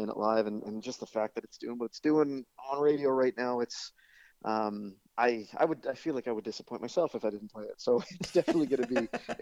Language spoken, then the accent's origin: English; Vancouver, British Columbia, Canada; My hometown in Vancouver after that.